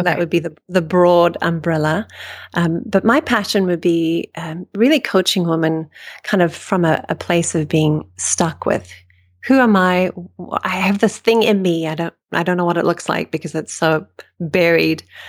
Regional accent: Namibia; also born or lived in South Africa; now in United States; I was born in South Africa, and then we moved in the midst of the apartheid to Namibia, which is the country northwest of South Africa.

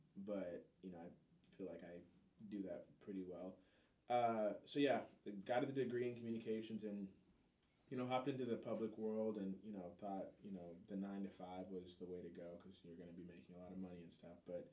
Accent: Elk Grove, California, United States; I grew up in Elk Grove. It was very, I mean, at the time, whitewashed

